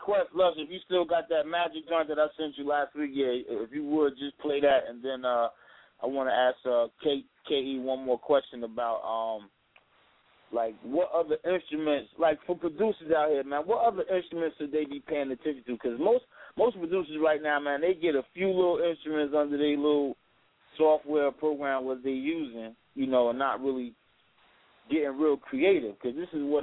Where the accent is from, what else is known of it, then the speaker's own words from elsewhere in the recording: New Jersey, United States; Now, I'm from up north. I'm from Jersey.